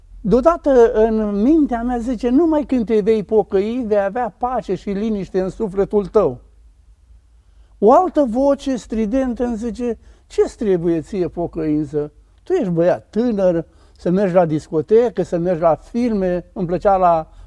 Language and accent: Romanian; Oltenia, Romania; now in Timișoara, Romania; Eu vin din Oltenia, am venit în Timișoara.